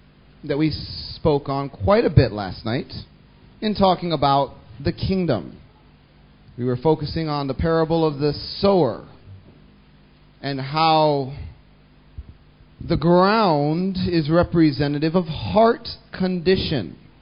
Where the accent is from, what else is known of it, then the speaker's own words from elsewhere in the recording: Texas, United States; I'm from Texas